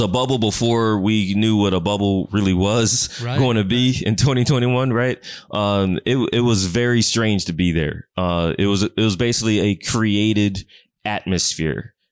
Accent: Philadelphia, Pennsylvania, United States; now in Los Angeles, United States; I wound up working with youth in a program called City Year in my hometown of Philadelphia. And then that's how I got

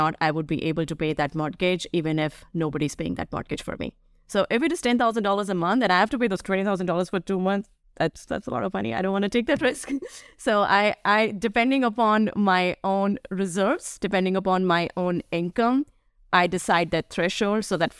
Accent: India; So I grew up in India.

